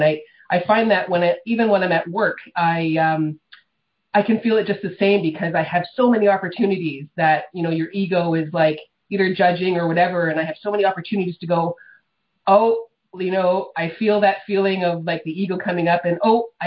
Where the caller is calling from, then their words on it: Sault Ste. Marie, Ontario, Canada; I'm calling from Sault Ste. Marie, Ontario.